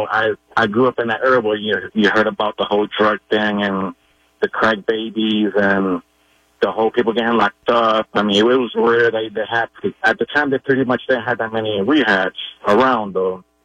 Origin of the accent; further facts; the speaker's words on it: East Coast, United States; now in Cleveland, United States; I'm originally from the East Coast. I've been living in Cleveland for about 5 years now.